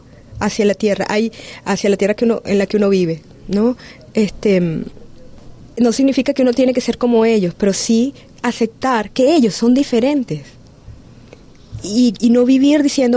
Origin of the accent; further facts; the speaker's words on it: Venezuela; moved away; Yo me presento como latinoamericana. Antes de irme de Venezuela, mucho antes, con el viaje a Latinoamérica, yo aprendí a sentirme como tal, como latinoamericana.